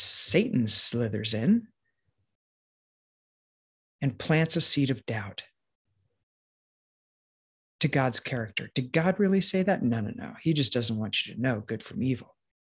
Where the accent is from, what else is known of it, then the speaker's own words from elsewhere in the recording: East Coast, United States; and I'm from the East Coast, that's why I'm calling sneakers.